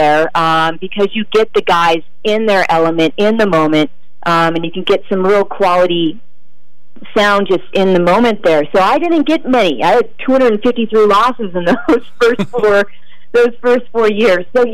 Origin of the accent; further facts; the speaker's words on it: Las Vegas, Nevada, United States; I did that in Vegas, and I was lucky to do so in my hometown with UNLV and the Mountain West.